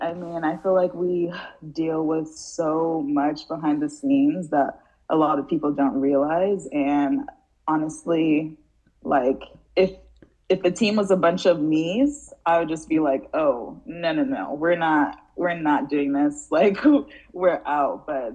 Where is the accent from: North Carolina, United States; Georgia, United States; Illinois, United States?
Georgia, United States; And I think because she is just like so like South, like Atlanta, I'm from Georgia, like she, like nothing scares her.